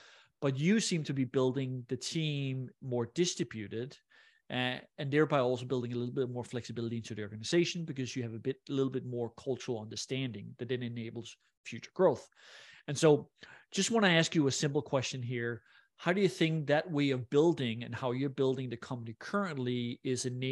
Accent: Denmark; English is a second language; I'm Danish, I'm European, I'm not perfect with English.

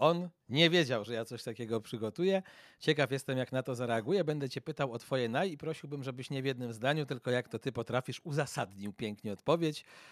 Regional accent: Płock, Masovian Voivodeship, Poland; a ja jestem z Płocka

